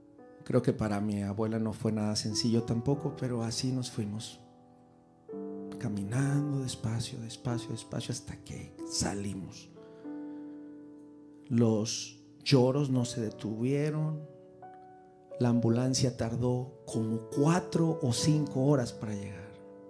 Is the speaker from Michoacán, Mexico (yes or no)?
no; Culiacán, Sinaloa, Mexico; En mi niñez estuve en Culiacán, Sinaloa. Así que crecí con música de banda.